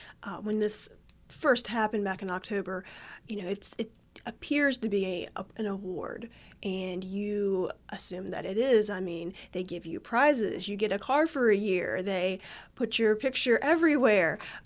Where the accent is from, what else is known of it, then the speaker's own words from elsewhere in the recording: West Virginia, United States; I call him Berkeley because I'm from Berkeley County, but all of their names are after the counties in West Virginia.